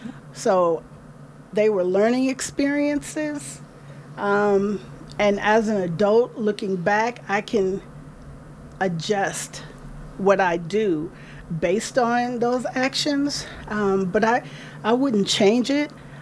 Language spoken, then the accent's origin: English; California, United States; Growing up in the Bay Area, it was always, you know, in the back of my mind